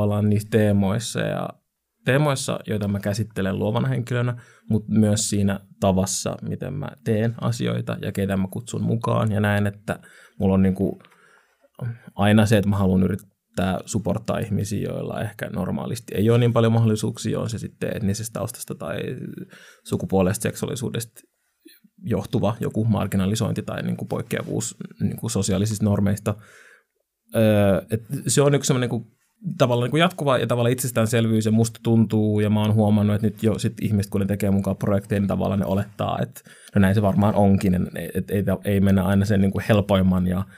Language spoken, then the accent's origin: Finnish; Helsinki, Uusimaa, Finland; mitä mulla olisi vaikka täällä Helsingissä, mun kotikaupungissa